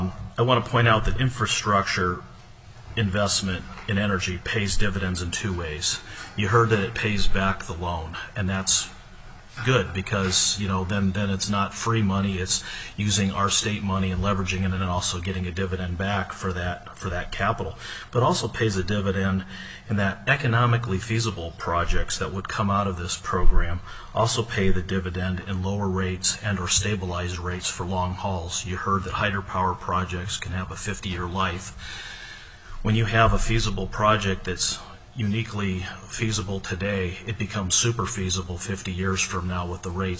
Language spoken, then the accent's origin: English; Juneau, Alaska, United States; Mr. Chair and Senate Finance Committee … I'm from Juneau, Alaska.